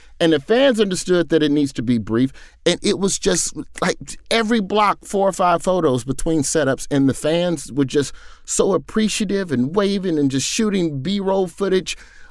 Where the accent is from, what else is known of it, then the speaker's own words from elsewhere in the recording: United States; you know, as an American, we traditionally think of ourselves as the factory of entertainment